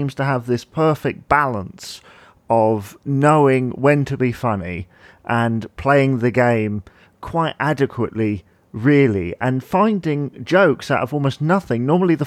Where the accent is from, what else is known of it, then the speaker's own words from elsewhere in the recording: United Kingdom; as a British viewer, I have no idea why it's never been shown in this country